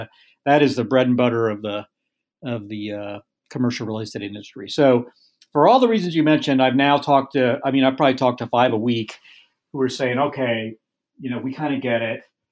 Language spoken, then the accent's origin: English; Austin, Texas, United States; So we started, I'm from Austin, and my team, my tech team that I put together, all of which came from prominent tech startups here in Austin.